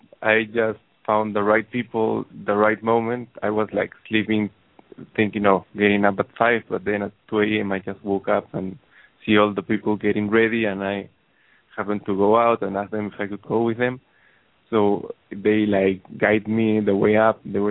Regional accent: Peru; I'm from Peru, and I'm enjoying a lot to be here

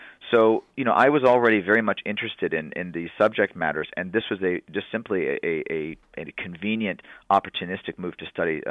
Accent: Los Angeles, California, United States; I am an Angeleno, born and raised in Mar Vista near Venice Beach.

